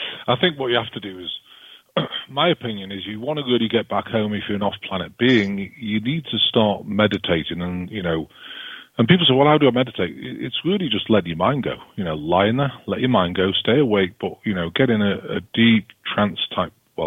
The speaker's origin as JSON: {"language": "English", "country": "United Kingdom"}